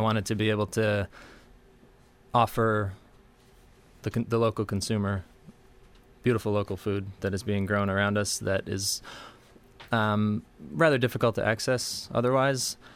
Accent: New York, United States; I grew up in New York State

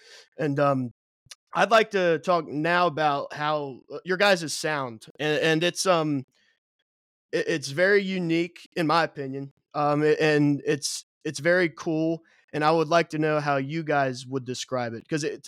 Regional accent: Cincinnati, Ohio, United States; I'm from Cincinnati and the music scene here is like there's not one

